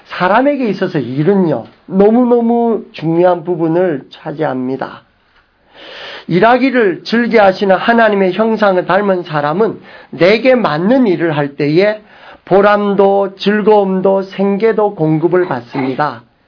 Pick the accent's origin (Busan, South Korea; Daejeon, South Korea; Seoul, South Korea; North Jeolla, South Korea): Busan, South Korea; 이렇게 부산에서 온 저로서는 바닷가는 진짜로 수준 있는 사람은 겨울 바닷가고 아침 바닷가입니다.